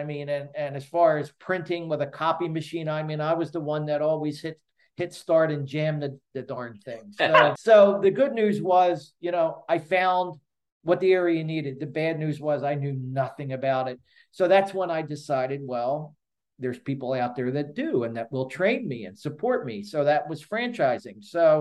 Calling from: Naples, Florida, United States; And I'm calling from Naples, Florida.

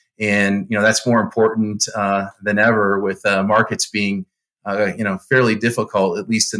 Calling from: Colorado Springs, Colorado, United States; So I'm in Colorado Springs here in Colorado, just south of Denver.

